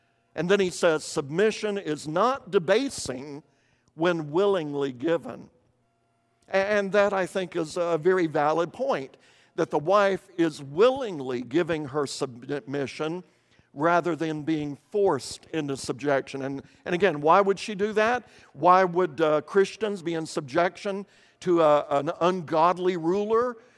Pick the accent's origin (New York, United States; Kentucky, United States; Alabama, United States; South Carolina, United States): Kentucky, United States; Some religions that I grew up around in Eastern Kentucky in the 60s and 70s